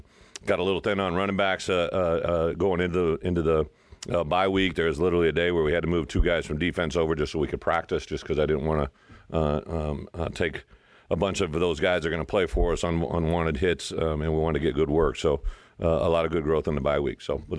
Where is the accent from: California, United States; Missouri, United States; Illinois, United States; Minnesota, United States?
Illinois, United States; I was a guy playing at Iowa that was from Illinois